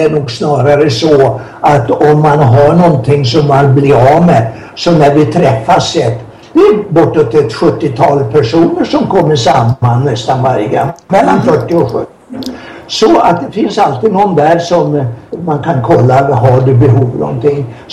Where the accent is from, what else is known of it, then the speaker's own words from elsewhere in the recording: Norrland, Sweden; jag är från Norrland och i min hembygd vi hade en stor tomt